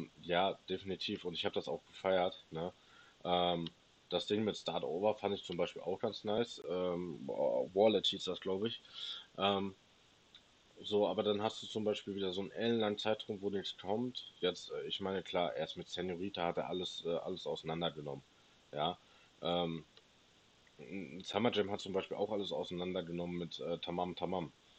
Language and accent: German; Hagen, North Rhine-Westphalia, Germany; Nee, ich komme aus Hagen, das ist in der Nähe von Dortmund.